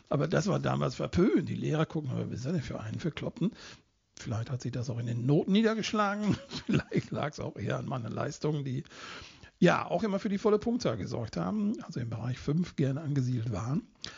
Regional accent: Warendorf, North Rhine-Westphalia, Germany; Also ich bin damals auf dem Gymnasium Laurentianum hier in meiner Heimatstadt Warndorf gewesen

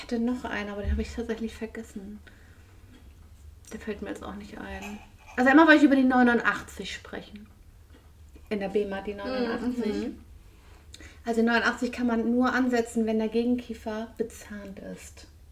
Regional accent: Germany; Ja, das ist Deutsch. Wir sind Deutsche. Ja. Wir sind eine Meckergesellschaft.

